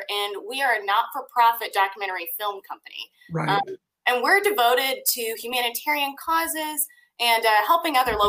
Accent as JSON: {"language": "English", "town": "Raytown", "region": "Missouri", "country": "United States", "said": "So I am originally from Raytown. That's in Kansas City. I came to college at Missouri State in 2010"}